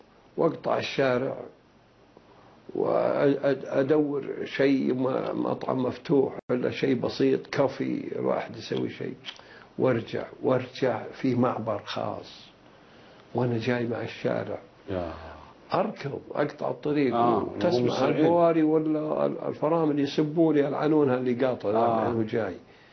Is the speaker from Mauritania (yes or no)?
no; Saudi Arabia; قلت له لا أنا سعودي